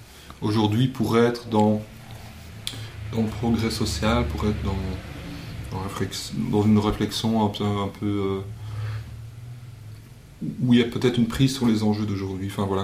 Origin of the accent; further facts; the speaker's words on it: Binche, Wallonia, Belgium; Michel Onfray qui est venu chez nous à Binche là, il y a 6 mois.